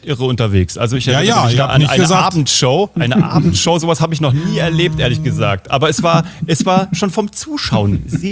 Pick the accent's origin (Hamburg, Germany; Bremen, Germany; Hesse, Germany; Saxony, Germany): Hesse, Germany; Kassel; ich komme aus Kassel